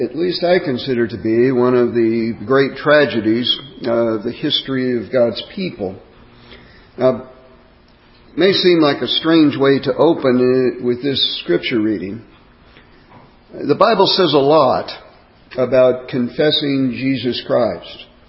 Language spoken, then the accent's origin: English; Kansas City, Missouri, United States; Now, I am decidedly a Yankee. I was raised in Kansas City, Missouri. My words are different